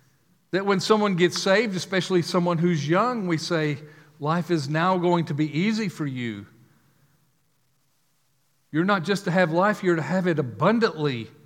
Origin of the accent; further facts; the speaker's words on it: United States; And I will say I am an American, but I don't know very many people that aren't.